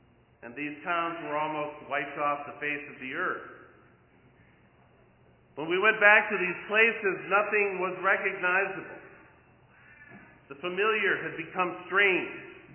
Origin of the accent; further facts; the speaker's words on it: Bayside, Wisconsin, United States; As most of you know, I grew up in Bayside in the late 50s and 60s.